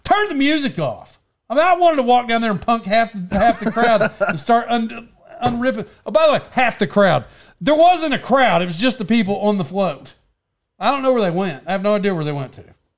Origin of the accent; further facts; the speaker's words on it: Locust Grove, Oklahoma, United States; And like I grew up in Locust Grove, right? Oklahoma.